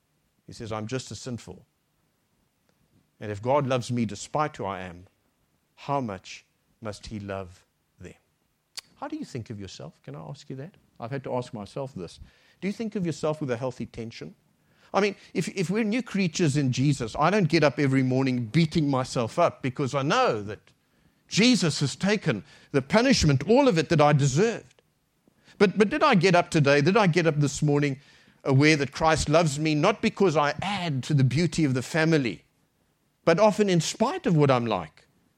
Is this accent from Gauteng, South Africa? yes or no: no; Cape Town, Western Cape, South Africa; Some of you know that we come from Cape Town.